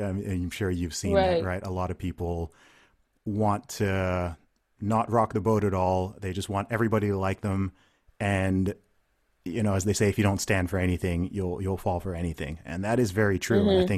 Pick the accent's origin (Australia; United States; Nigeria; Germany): Nigeria; also born or lived in United Kingdom; So of course I'm a Nigerian and British guy. I am not a Black American.